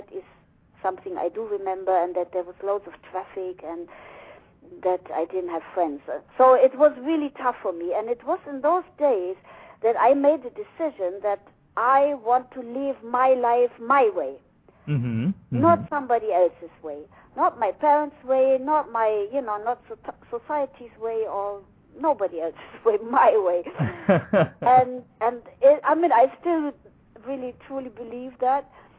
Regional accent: Germany; I was born in East Germany, communist Germany in those days, and we lived in a small village. It was paradise for a child, you know, hardly any cars.

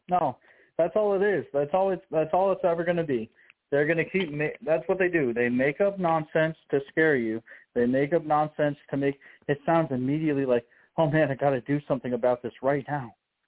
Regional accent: Ireland; I'm Irish. So humor wins.

